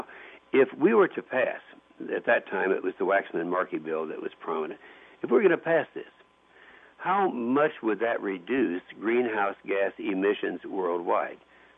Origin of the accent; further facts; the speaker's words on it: Oklahoma, United States; I'm from Oklahoma. Michael, the first hydraulic fracturing was done in 1948 in my state of Oklahoma.